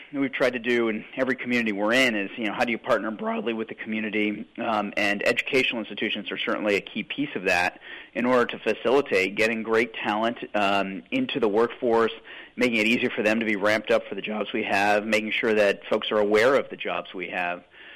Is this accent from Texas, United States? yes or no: no; Pittsfield, Massachusetts, United States; I was born in Pittsfield, but I also lived in Pittsfield all the way through my schooling, graduated from Pittsfield High School